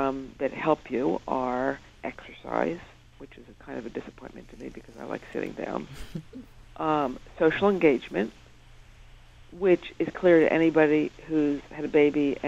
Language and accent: English; New York, United States; And the noise didn't bother me because I'm a New Yorker.